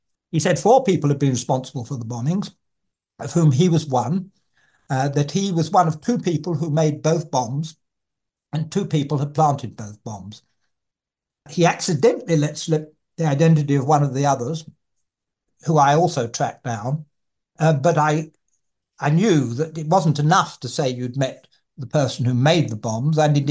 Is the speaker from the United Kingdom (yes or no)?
yes; England, United Kingdom; But of course, I'm very English, and I'm middle class.